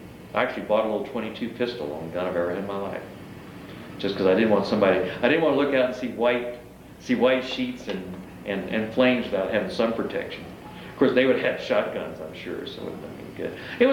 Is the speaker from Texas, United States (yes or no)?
yes; Galveston, Texas, United States; I mean, I grew up in Galveston, and I mean, there were Mexican Americans in my class.